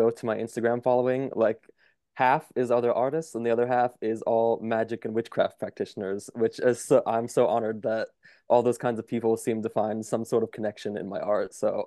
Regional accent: Pennsylvania, United States; now in Lancaster, United States; But yeah, I grew up in Pennsylvania. I lived for most of my youth in central Pennsylvania. So it's pretty much the middle of nowhere, like Hicktown.

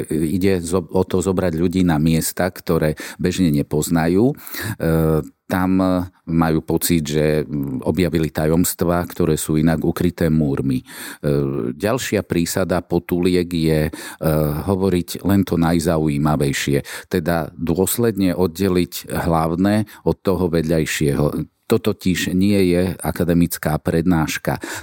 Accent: Košice, Košice Region, Slovakia; born there; Tak ja som sa narodil v Košiciach.

